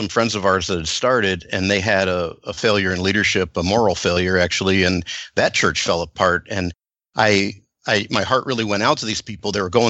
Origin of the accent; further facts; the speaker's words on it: Grand Rapids, Michigan, United States; from Grand Rapids, Michigan.